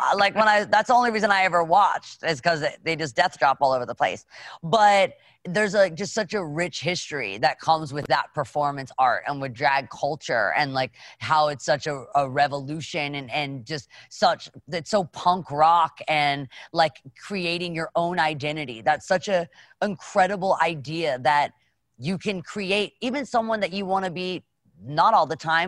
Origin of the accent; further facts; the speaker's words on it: Nashville, Tennessee, United States; I'm from Nashville, Tennessee. So people don't just pass out candy in Nashville. Dads are out there grilling.